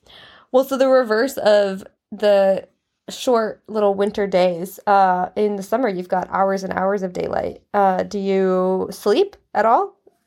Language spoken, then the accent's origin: English; Minnesota, United States; Okay, me too. I'm from Minnesota